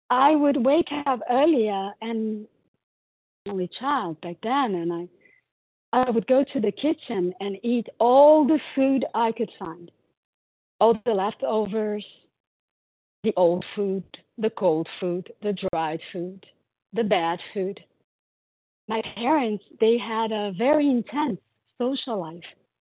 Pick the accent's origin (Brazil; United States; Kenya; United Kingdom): Brazil; I'm from Brazil. I live in São Paulo.